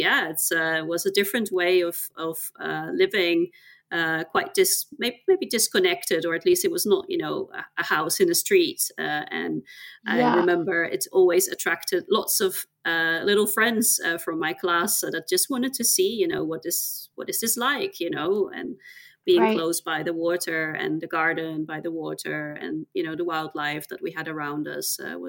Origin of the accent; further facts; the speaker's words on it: Netherlands; I grew up on a houseboat the middle of in the middle of the Netherlands, born and raised there.